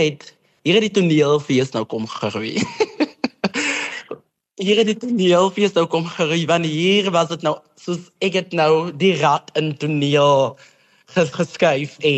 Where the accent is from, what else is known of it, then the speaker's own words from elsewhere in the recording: Victoria West, Northern Cape, South Africa; ek het toe op Victoria West begin skool gee, my tuisdorp.